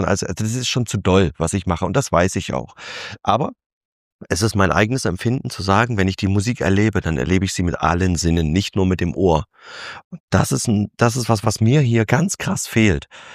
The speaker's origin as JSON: {"language": "German", "country": "Germany", "said": "ich komme aus Deutschland"}